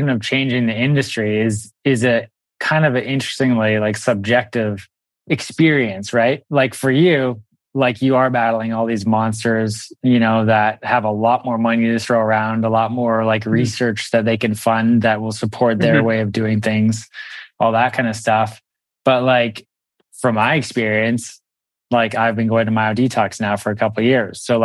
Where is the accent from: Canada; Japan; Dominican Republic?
Canada; Victoria, British Columbia; now in Los Angeles, United States; No, I'm actually from Canada as well. I grew up in Victoria.